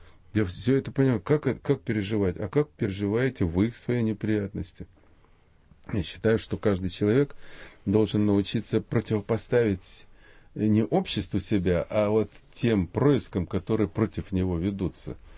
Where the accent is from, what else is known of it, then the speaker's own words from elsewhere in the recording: Ukraine; moved away; провинциал, который приехал с Украины, я ни о чем не жалею.